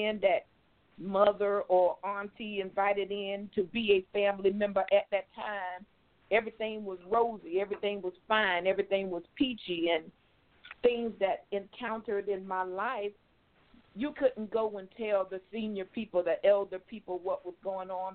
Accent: Darlington, South Carolina, United States; also born or lived in Brooklyn, New York; Well, again, I was born in Brooklyn, New York, and was raised in South Carolina. And the majority of my journey, if you want to call it that, happened in South Carolina. A little town called Darlington.

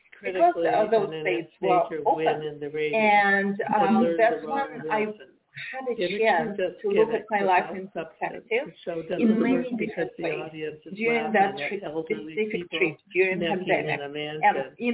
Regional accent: Russia; English is a second language; moved away as an adult; also born or lived in Moldova; I was born in Moldavia. It's a former USSR country, and in 1990s, when USSR was falling apart, we moved to a small town in Russia, and I never felt like I belonged there.

